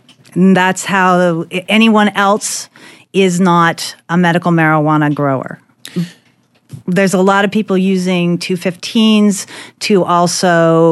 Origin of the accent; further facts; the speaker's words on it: California, United States; I come from Southern Humboldt